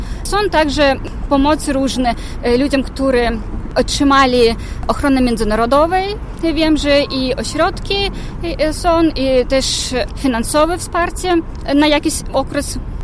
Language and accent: Polish; Belarus; Polish is a second language; jesteśmy nacją, jesteśmy Białorusinami i chcemy mieć swoje państwo